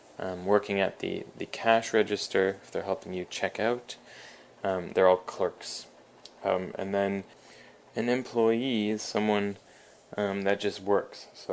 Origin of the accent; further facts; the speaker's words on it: Canada; That's because I'm Canadian